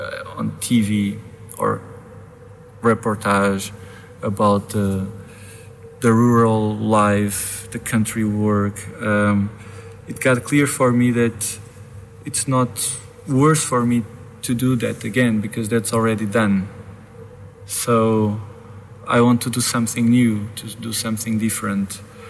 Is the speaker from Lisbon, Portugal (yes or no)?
yes; Lisbon, Portugal; English is a second language; I'm from Lisbon. I'm based in Lisbon, but I was brought up from people from that village that moved to Lisbon when I was born, my grandparents.